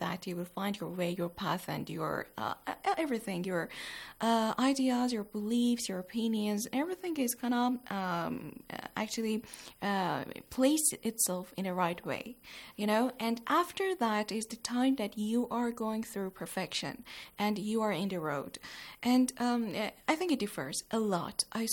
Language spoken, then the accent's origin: English; Jammu and Kashmir, India; now in Iran; I am actually from Indian administrated Kashmir. And I have been living in Iran for some 9 years now.